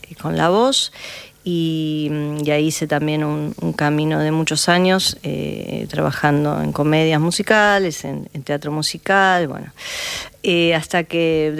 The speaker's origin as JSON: {"language": "Spanish", "region": "Buenos Aires", "country": "Argentina", "lives_now": "Antofagasta, Chile", "said": "Soy de acá, de Buenos Aires, y bueno, por temas de trabajo nos mudamos y estamos un poquito allá y acá, pero ya estos últimos 2 años un poquito más en Antofagasta me toca estar."}